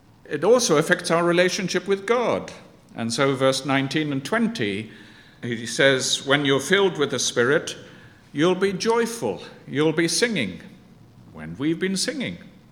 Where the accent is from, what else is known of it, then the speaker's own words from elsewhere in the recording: Zambia; now in United Kingdom; I grew up in Zambia, and some of what we have here was a great challenge to the Zambians.